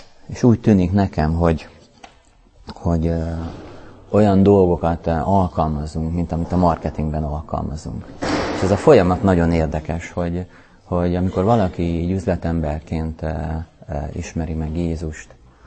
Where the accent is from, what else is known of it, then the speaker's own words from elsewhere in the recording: Szeged, Csongrád-Csanád, Hungary; now in Budapest, Hungary; Én Szegedről jöttem, egy éve élek Budapesten, utána megházasodtam